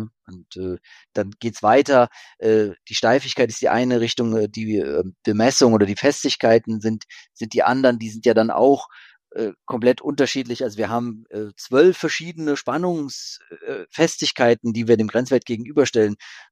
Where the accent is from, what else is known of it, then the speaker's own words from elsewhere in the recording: Rhineland-Palatinate, Germany; schon 1936 hat mein Urgroßvater eine Schreinerei bei uns zu Hause im Westerwald gegründet